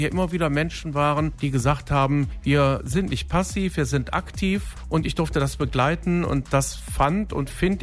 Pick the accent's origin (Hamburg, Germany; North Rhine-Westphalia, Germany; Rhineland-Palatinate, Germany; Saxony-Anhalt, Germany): North Rhine-Westphalia, Germany; Düsseldorf; ich bin Düsseldorfer, ich bin Rheinländer, ich liebe auch das Bergische Land und eigentlich gehöre ich hierhin.